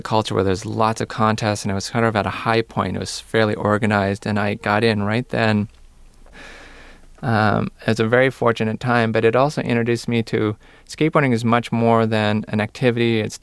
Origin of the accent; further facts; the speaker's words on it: Santa Barbara, California, United States; growing up in Santa Barbara, being a 13-year-old, it's definitely one of your options that's out there.